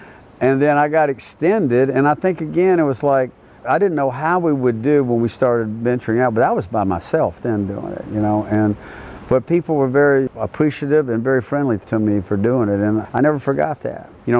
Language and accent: English; Florida, United States; And growing up on the Gulf, it was pretty interesting because a lot of people I knew down there that would come down would be from here or there.